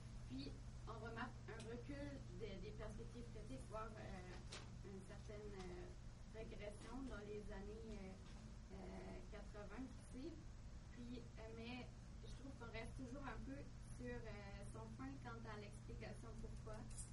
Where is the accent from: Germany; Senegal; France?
Germany; je suis allemande